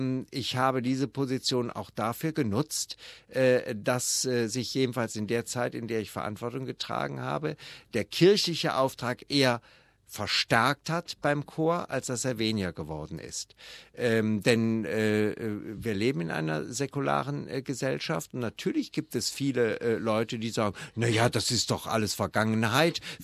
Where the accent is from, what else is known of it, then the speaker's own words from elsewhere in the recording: Düsseldorf, North Rhine-Westphalia, Germany; ich bin in Düsseldorf groß geworden